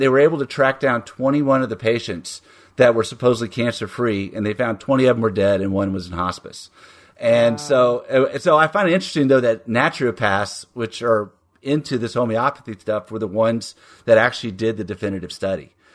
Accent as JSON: {"language": "English", "region": "Texas", "country": "United States", "accent": "Texas", "said": "It's probably my Texas accent that screwed"}